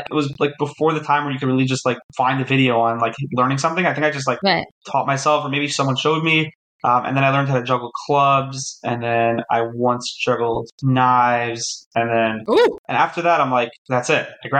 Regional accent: Queens, New York, United States; now in Far Rockaway, United States; I am 26 years old. I currently live in Far Rockaway, New York. I grew up in Queens, New York.

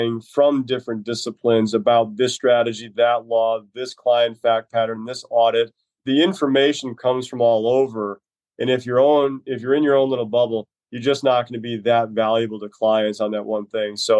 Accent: Ireland; So I'm an Irishman who happily drinks scotch, not worrying about that day every night.

